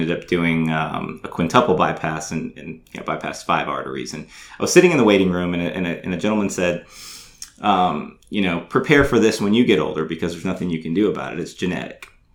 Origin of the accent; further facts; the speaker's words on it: Tampa, Florida, United States; now in Charleston, United States; I grew up in Tampa. I never left. I went there for school. I never thought I would leave.